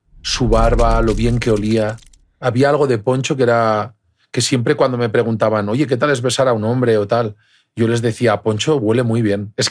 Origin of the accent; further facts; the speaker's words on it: Spain; vengo de España